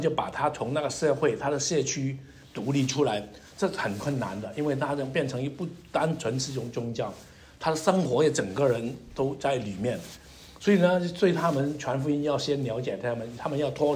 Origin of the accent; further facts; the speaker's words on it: Guangdong, China; 我们广东人叫他也